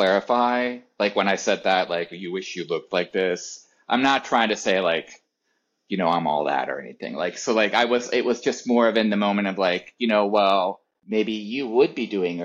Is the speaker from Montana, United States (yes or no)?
no; Pennsylvania, United States; I'm born and raised in Pennsylvania. That's where I am right now. Lebanon County, Pennsylvania, Pennsylvania Dutch country. I am, you know, I was raised Lutheran, more of a stricter end of Lutheran.